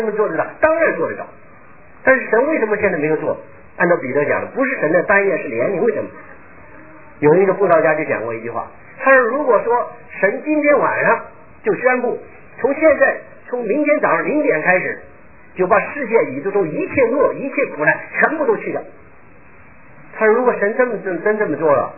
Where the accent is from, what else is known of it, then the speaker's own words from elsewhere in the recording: China; 我们中国人虽然说很多人没有信佛教，但实际受了佛教的影响很深